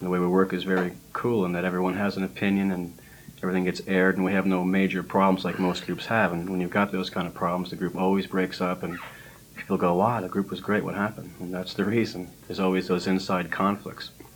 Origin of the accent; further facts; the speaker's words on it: Connecticut, United States; Well, I grew up in Connecticut, played in high school bands, you know, played at local TV shows and played at high schools, all that.